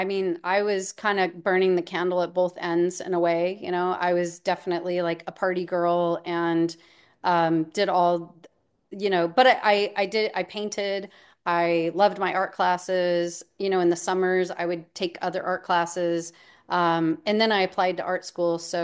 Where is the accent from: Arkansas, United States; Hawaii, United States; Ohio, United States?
Hawaii, United States; in Hawaii.